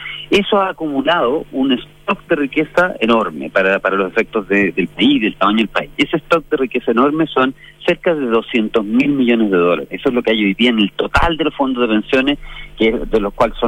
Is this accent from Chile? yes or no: yes; Chile; como chilenos